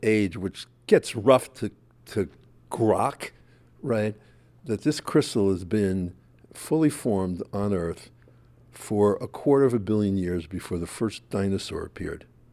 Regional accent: New Jersey, United States; I'm a kid from New Jersey, so for me it's like rocks are things you kick down the street

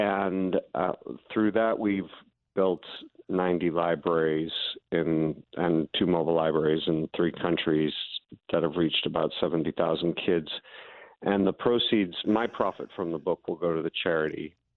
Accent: Massachusetts, United States; I look forward to being in the Berkshires back home. I'm from the Berkshires.

